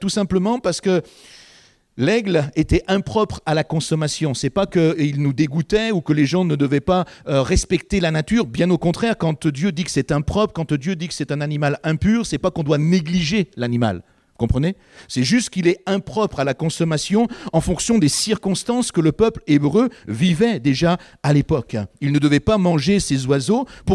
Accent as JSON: {"language": "French", "region": "Grand Est", "country": "France", "said": "nous, vers chez nous, en Alsace, on a un endroit où ils élèvent des aigles, des faucons"}